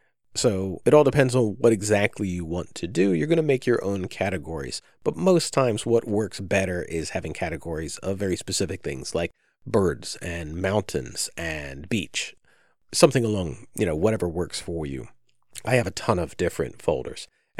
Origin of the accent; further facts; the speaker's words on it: New York, United States; Now, I'm a transplant from Central New York, and New York generally meant that winter, a very large percentage of winter days were overcast all the time.